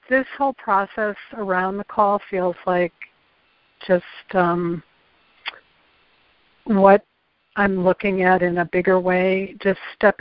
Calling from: Chicago, Illinois, United States; I'm calling from Chicago.

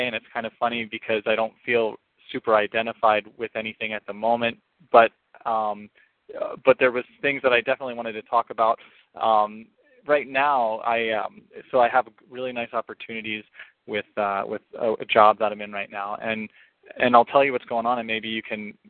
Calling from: Kansas City, Missouri, United States; I'm calling from Kansas City.

